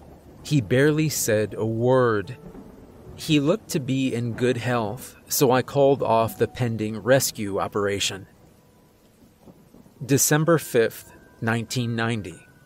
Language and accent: English; West Virginia, United States; I'm from West Virginia. My pronunciation of everything is kind of a mess by default, so I'm probably just not saying it correctly.